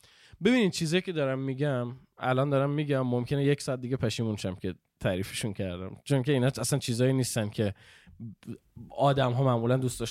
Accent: Bushehr, Iran; born there; من توی دواس به دنیا اومدم تو بوشهر، بعد دواس بعد رفتیم یه جد.

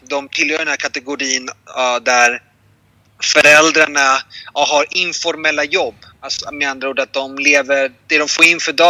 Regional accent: Sweden; now in Colombia; Så jag pratar med familjen hemma i Sverige

